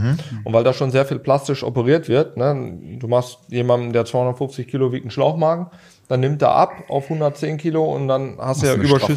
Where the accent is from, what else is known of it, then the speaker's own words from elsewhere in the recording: Recklinghausen, North Rhine-Westphalia, Germany; bin ich zurück nach Recklinghausen, da wo ich herkomme.